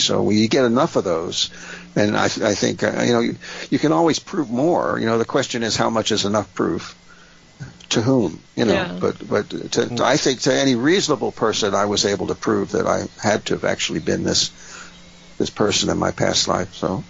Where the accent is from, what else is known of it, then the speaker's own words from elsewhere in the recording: Miami, Florida, United States; now in Maine, United States; Yeah, I've moved here. I live in Maine. As a child, growing up in Miami, I always wanted to see the rocky coast of Maine.